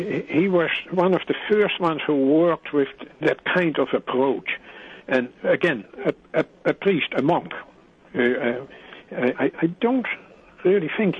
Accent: Netherlands; English is a second language; I'm from Holland

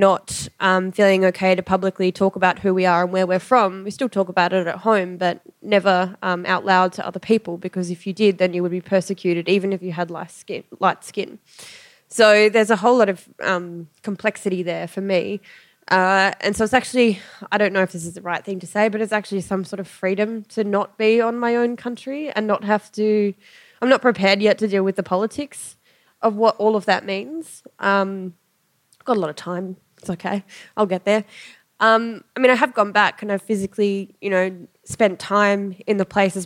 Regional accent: Tasmania, Australia; I grew up in Tasmania

